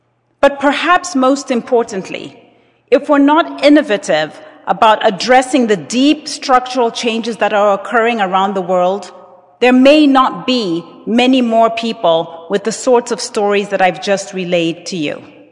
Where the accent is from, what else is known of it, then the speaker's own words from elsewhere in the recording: Zambia; born there; I was born in Zambia, and I was raised as a Presbyterian, and I'm sure you can tell I attended Catholic boarding school.